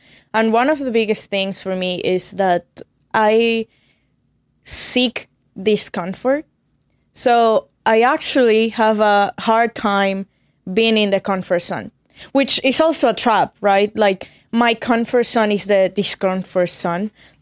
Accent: Venezuela; English is a second language; moved away as an adult; also born or lived in Florida, United States; now in Salt Lake City, United States; Like, I'm from Venezuela. I moved to the States almost 6 years ago, and I landed in Florida, right? So Florida is not as different as Caracas or in Venezuela.

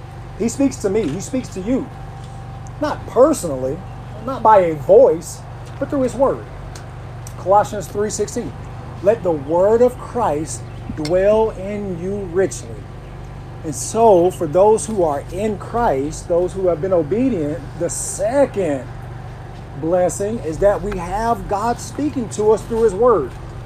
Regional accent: Tennessee, United States; I'm from Tennessee. I'm here in Kentucky.

